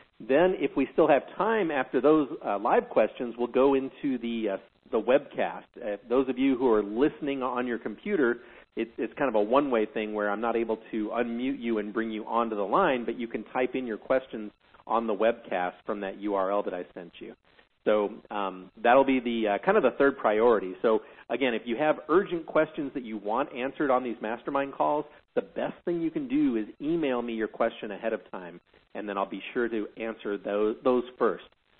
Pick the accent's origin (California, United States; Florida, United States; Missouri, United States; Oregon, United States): Missouri, United States; moved away as an adult; now in Germany; I'm from Missouri.